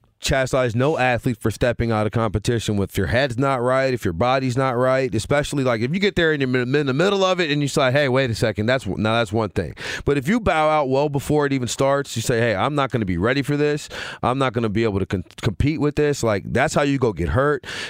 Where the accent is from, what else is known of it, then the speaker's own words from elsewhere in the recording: Louisiana, United States; I grew up in Louisiana. All we watched was football.